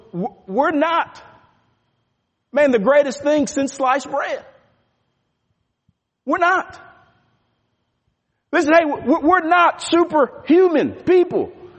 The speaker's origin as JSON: {"language": "English", "town": "Dallas", "region": "Texas", "country": "United States", "tie": "born or raised there", "said": "I grew up in Dallas, Texas, right? There isn't much elevation up there, over there."}